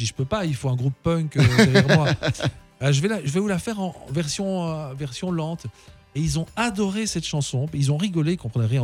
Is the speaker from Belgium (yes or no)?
yes; Belgium; voilà, moi je suis belge.